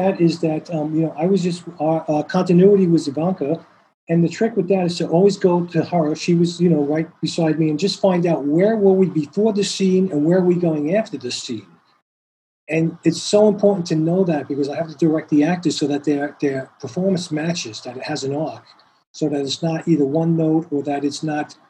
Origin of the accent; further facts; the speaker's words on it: Staten Island, New York, United States; It turned out we're both Italians from New York. She's from Long Island. I'm from Staten Island.